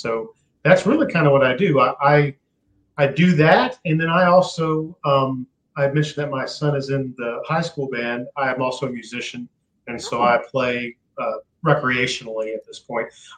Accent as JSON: {"language": "English", "region": "Louisiana", "country": "United States", "tie": "born or raised there", "said": "So I'm originally from Louisiana."}